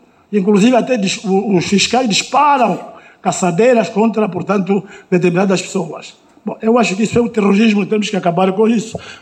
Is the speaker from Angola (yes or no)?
yes; Angola